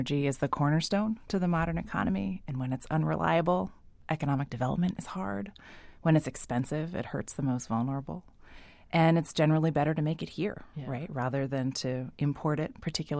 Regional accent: Charleston, West Virginia, United States; I grew up in West Virginia in Charleston.

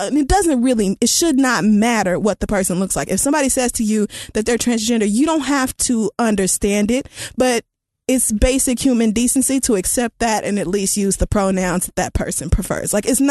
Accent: Oklahoma, United States; It was just like I grew up in Oklahoma and that was just like, it was just like understood.

